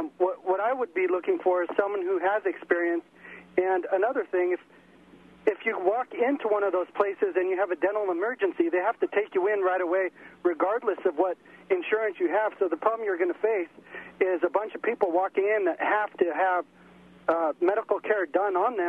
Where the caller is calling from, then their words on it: Arcadia, California, United States; I'm calling from Arcadia.